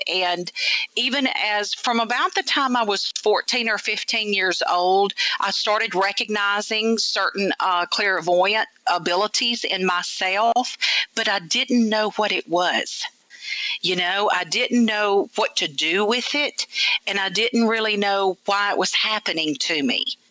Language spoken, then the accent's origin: English; Memphis, Tennessee, United States; also born or lived in Mississippi; Well, I will tell you that I was born in Memphis, Tennessee, so I consider myself a Tennessee girl. But, you know, born and bred in the South. I've lived in Mississippi for many years.